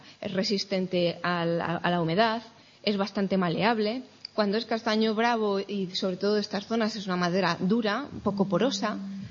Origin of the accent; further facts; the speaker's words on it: Aldea Nueva del Codonal, Castile and León, Spain; bodega de Aldea Nueva del Codonal, en Segovia. Ahí es cuna de verdejos prefiloséricos, donde está mi pueblo, donde elaboro los vinos.